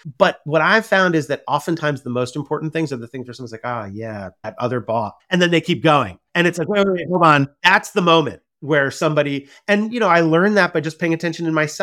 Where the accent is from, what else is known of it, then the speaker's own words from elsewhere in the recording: New York, United States; I'm a New Yorker, you know what it's like.